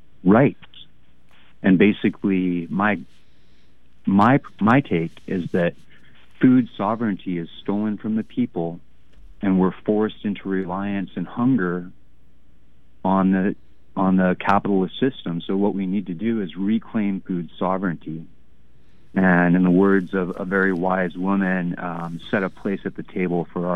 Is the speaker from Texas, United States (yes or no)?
yes; Texas, United States; You know, I grew up in Texas.